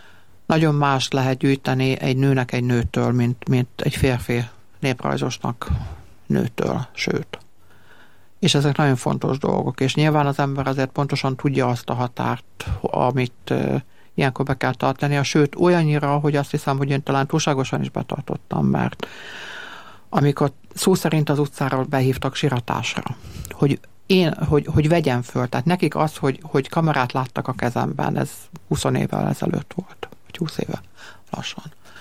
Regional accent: Great Hungarian Plain, Hungary; Én alföldi vagyok, azt hiszem, hogy nálunk zárkózottabb emberek kevésé vannak.

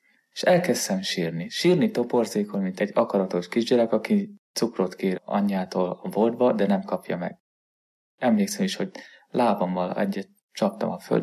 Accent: Göd, Pest, Hungary; diakónus, Gödről származom.

